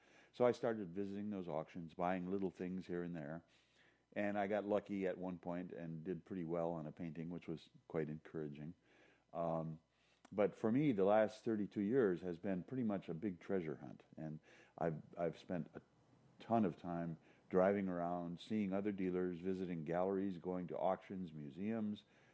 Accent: Minnesota, United States; I had been in the Midwest originally. I'm from Minnesota.

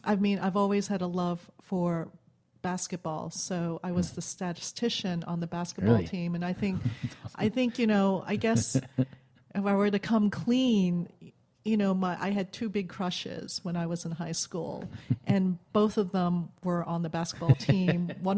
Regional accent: Winston-Salem, North Carolina, United States; Anyways, we grew up in Winston-Salem. I was in a high school, big high school.

